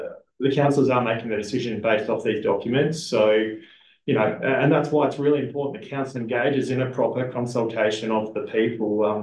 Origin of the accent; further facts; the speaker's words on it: Oakbank, South Australia, Australia; I'm from Oak Bank. So, I look at Oak Bank.